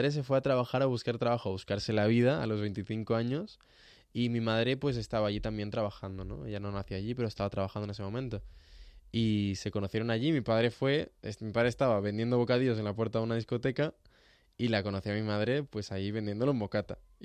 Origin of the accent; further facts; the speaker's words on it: Uruguay; also born or lived in Ibiza; nací en Ibiza. Y con 4 añitos ya me fui de allí. O sea que de ibicenco tengo poco. Pero bueno, luego me fui a Uruguay.